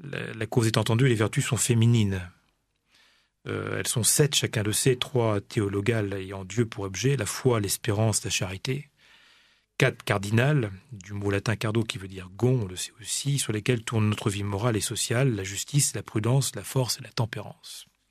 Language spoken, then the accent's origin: French; France; je reste toujours de France. Et je me battrai pour ce pays.